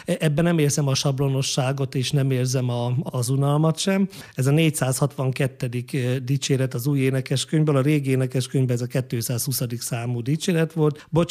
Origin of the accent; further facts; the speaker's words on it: Nagyhalász, Szabolcs-Szatmár-Bereg, Hungary; amikor az első általános iskolát elkezdtem Nagyhalászban, én nagyhalászi születésű vagyok